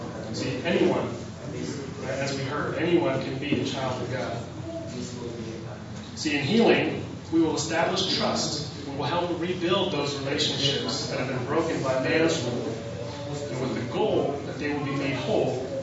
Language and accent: English; United States; You know, looking at my home country, the USA, it's easy to tell which stage it's in.